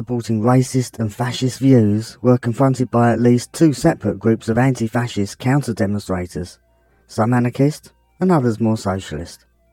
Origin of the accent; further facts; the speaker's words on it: London, United Kingdom; I grew up in South East London, not far away from Welling